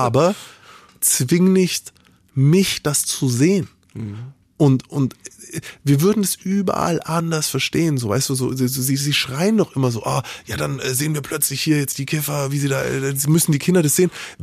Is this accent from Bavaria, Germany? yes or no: yes; Bavaria, Germany; Ich komme aus Bayern.